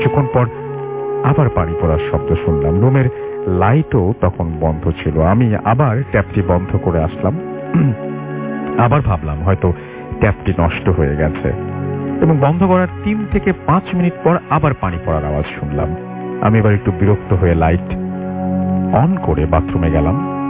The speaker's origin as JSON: {"language": "Bangla", "town": "Dinajpur", "region": "Rangpur Division", "country": "Bangladesh", "tie": "born or raised there", "said": "আমার দেশের বাড়ি দিনাজপুর।"}